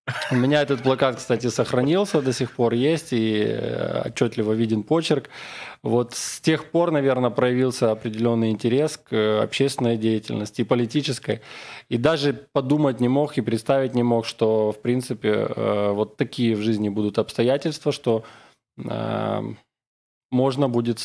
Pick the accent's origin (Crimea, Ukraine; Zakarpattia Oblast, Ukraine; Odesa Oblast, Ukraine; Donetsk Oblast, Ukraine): Odesa Oblast, Ukraine; в детстве, по сути, все зрелое, скажем, детство провел в селе, в Измаильском районе Одесской области.